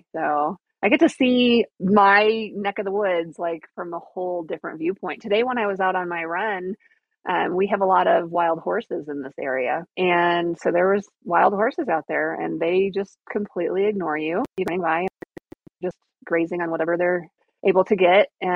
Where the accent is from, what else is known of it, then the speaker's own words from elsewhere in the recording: Michigan, United States; Well, and I grew up in Michigan, so it's not like I don't know what humidity is.